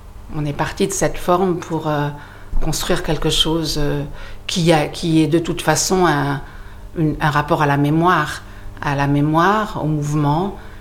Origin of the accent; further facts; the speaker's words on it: Southern France, France; also born or lived in Brussels, Belgium; c'est quand je suis revenue de Bruxelles dans le Midi où j'ai retrouvé mon pays et mon enfance